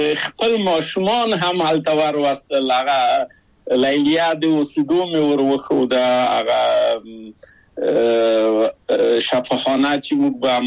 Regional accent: Kabul, Afghanistan; moved away as an adult; او هغه موږ په کابل په یو کلی کې تقریبا چې اوسېدو،

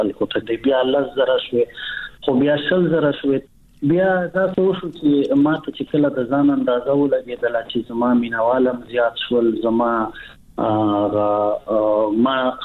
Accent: Bannu, Khyber Pakhtunkhwa, Pakistan; زه خو بیسیکلی د بنو یم په بنو کې پیدا شوی یم په بنو کې لوی شوی یم بنو زمونږ ابائی علاقہ دا زمونږ دا پلار زمونږ دا نکنو جائیدادونه ټول بنو کې دي

